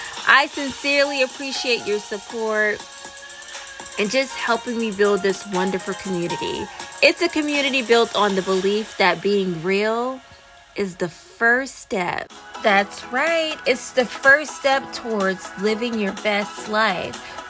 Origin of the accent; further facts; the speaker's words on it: Orlando, Florida, United States; my hometown, City Beautiful Orlando